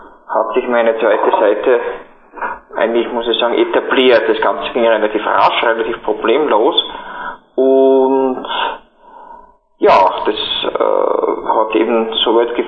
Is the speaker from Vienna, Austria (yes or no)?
no; Salzburg, Austria; moved away as an adult; now in Graz, Austria; Ich lebe in Graz, ursprünglich komme ich aus Salzburg, bin in Graz seit ungefähr doch schon 13 Jahren zum Studieren daher gekommen